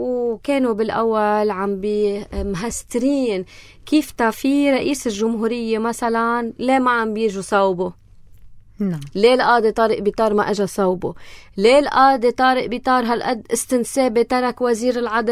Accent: Lebanon; نحنا كلبنانية

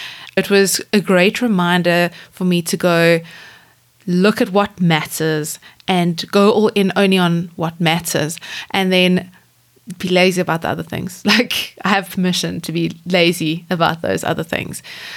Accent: South Africa; not all the examples are totally relatable to me as like a South African, as a homeschooling mom

